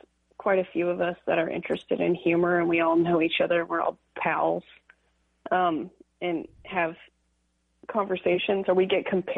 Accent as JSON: {"language": "English", "town": "Bixby", "region": "Oklahoma", "country": "United States", "tie": "born or raised there", "said": "I always say I'm from Tulsa, but I grew up in a town called Bixby, Oklahoma"}